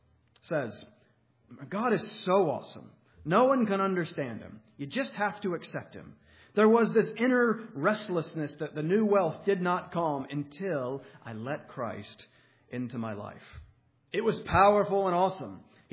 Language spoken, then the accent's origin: English; the South, United States; I'm from the South, so sometimes they would call there's the born-agains down there, right?